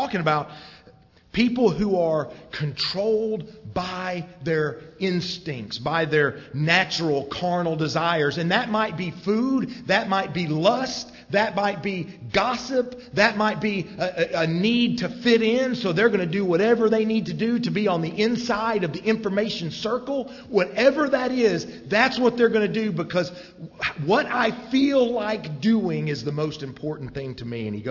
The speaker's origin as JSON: {"language": "English", "country": "United States", "said": "Hey, you can't do this. I'm an American. I mean, we have rights."}